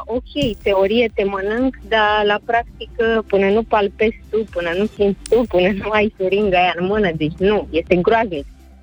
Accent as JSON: {"language": "Romanian", "region": "Bucharest", "country": "Romania", "said": "din București."}